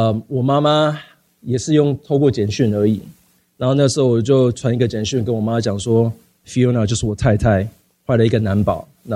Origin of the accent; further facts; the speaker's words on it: United States; 我在美国长大，一个很不健全的家庭